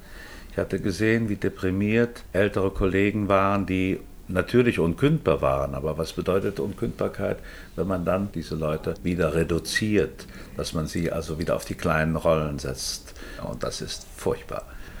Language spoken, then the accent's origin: German; Trier, Rhineland-Palatinate, Germany; man spürt die Herzlichkeit und das Zugewandte dieser Menschen und ich fühle mich extrem wohl in Trier